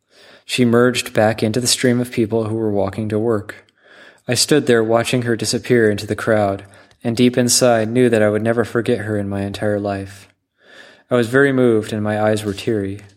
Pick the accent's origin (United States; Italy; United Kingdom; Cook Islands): United Kingdom; England; moved away as an adult; So I left my home country of England for India, roaming around and gathering life experience in Europe and Asia.